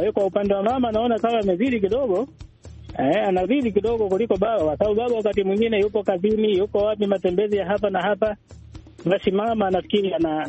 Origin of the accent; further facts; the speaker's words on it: Songea, Ruvuma, Tanzania; ninatokea Songea, Tanzania.